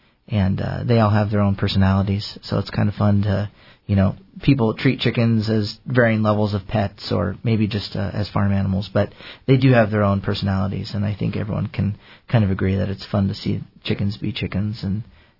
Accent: Oregon, United States; So I grew up down in Oregon and was in 4-H from fourth grade till I graduated.

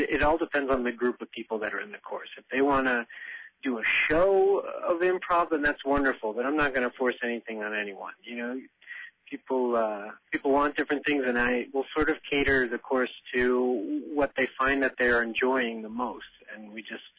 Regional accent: Boston, Massachusetts, United States; now in Chicago, United States; And I thought, I'm from Boston originally, and I felt like I've come this far. I am more than halfway to Chicago

